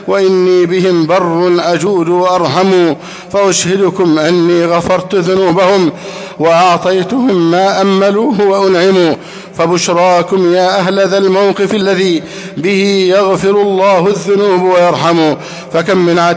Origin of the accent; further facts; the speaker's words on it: Egypt; اللهم احفظ بلدنا مصر أمنا أمانا سخاء رخاء